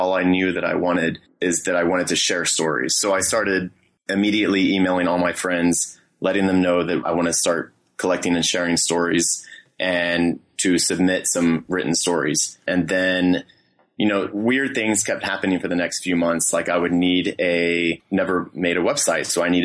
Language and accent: English; Driftwood, Texas, United States; now in New York City, United States; even though I live here in New York City, I'm not from here. I'm from Driftwood, Texas.